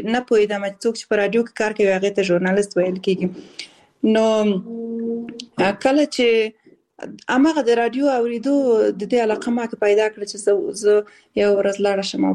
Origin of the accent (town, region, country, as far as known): Balkh, Afghanistan; born there; also born or lived in Khost / Kabul / Kunduz